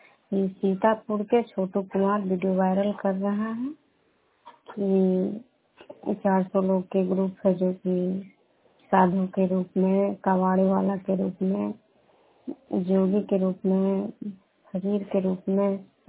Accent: Vishnupur, Bihar, India; मैं विष्णुपुर ग्राम नालंदा जिला नवनसा प्रखंड के निवासी हूँ।

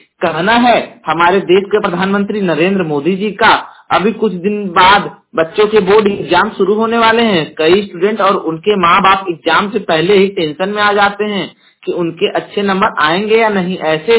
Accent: Jaunpur, Uttar Pradesh, India; और मैं उत्तर प्रदेश के जौनपुर जिले का निवासी हूं

